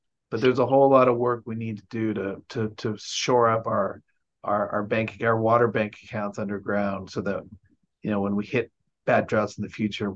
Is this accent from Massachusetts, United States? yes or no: no; Sacramento, California, United States; I grew up in Sacramento. I've seen the different weather patterns.